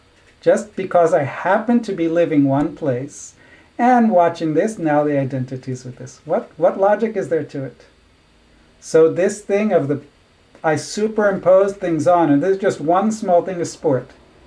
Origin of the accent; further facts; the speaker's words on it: Israel; I grew up in Israel